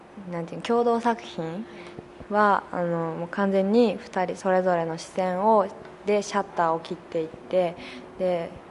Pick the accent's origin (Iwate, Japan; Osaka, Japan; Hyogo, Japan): Hyogo, Japan; Kobe; 神戸出身です。